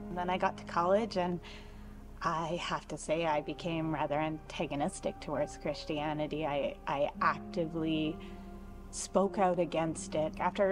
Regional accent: Vancouver, British Columbia, Canada; I didn't grow up in a faith-based family. I grew up in Vancouver, Canada, and the Christianity is a bit scarce over there.

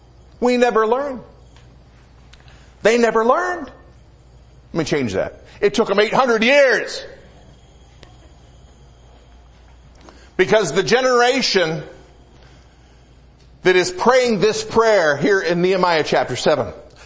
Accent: Detroit, Michigan, United States; I grew up in the Metro Detroit area. I've been here more than half my life, but I grew up in the Metro Detroit area.

